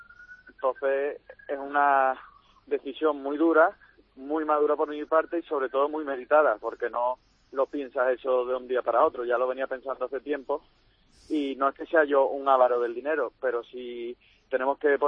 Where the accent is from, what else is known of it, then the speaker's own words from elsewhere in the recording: Seville, Andalusia, Spain; yo soy de Sevilla